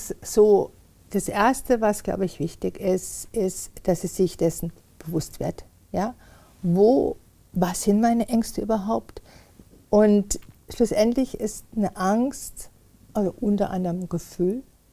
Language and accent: German; Freiburg, Baden-Württemberg, Germany; ich komme ursprünglich aus Freiburg